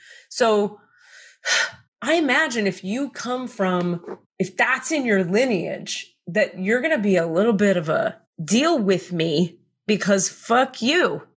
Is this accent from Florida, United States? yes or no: yes; Miami, Florida, United States; I grew up in Miami, very dynamic, very mixed race, mixed ethnicity